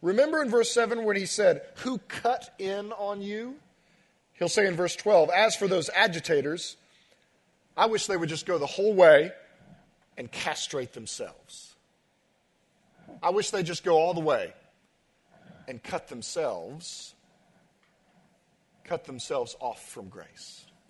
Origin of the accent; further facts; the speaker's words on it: United States; We're American. We like our freedoms, right?